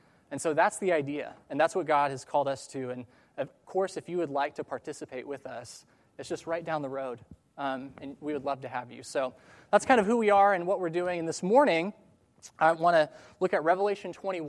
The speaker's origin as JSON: {"language": "English", "region": "Colorado", "country": "United States", "tie": "born or raised there", "lives_now": "Texas, United States", "said": "I'm from Colorado, born and raised. I went to the University of Colorado, and I moved to Texas originally to work in sports broadcasting"}